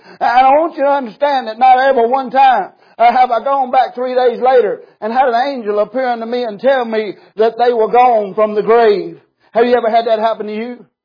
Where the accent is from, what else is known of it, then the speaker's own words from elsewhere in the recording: North Carolina, United States; I'm speaking the King's English. I'm from North Carolina. Can y'all understand me, or do we need an interpreter?